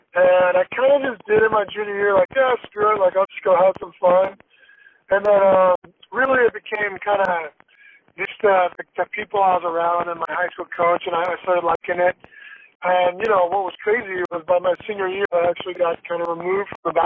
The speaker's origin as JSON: {"language": "English", "town": "Mesa", "region": "Arizona", "country": "United States", "tie": "born or raised there", "said": "I grew up in Mesa, Arizona."}